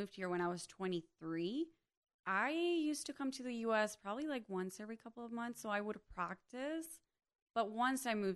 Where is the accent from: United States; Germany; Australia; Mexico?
Mexico; first language Spanish; English is a second language; And to them, it's so important that my first language was Spanish and that I lived in Mexico most of my life.